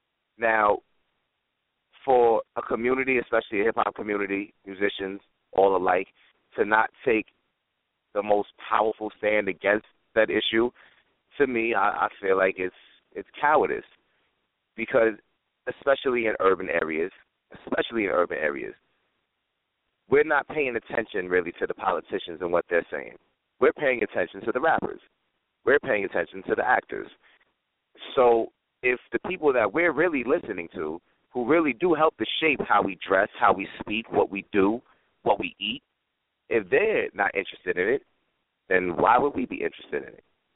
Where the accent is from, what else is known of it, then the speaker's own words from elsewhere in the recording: Peekskill, New York, United States; In Westchester, I grew up between Peekskill and Cortland Manor.